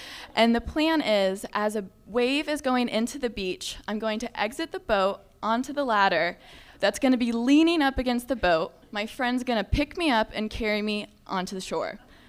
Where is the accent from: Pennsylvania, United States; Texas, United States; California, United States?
California, United States; so naturally, since I'm from Southern California, I have to describe to you what I wore.